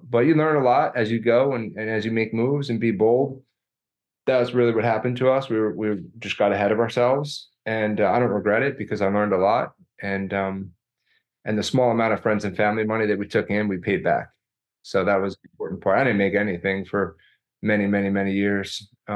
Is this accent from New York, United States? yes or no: yes; New York, United States; now in Austin, United States; I was born in the city, Bronx, and I was raised upstate, which is like the Hudson Valley area, still New York City metro, but more suburban.